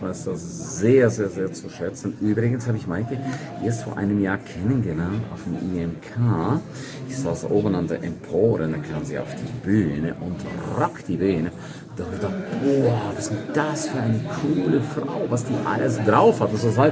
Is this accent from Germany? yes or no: no; St. Moritz, Graubünden, Switzerland; Diese Trainings finden in meiner Heimatstadt, in St. Moritz.